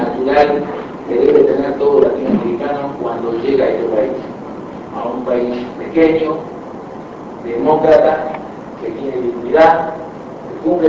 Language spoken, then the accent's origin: Spanish; Uruguay; Así que se podrá imaginar si tengo relaciones con Argentina como todo uruguayo.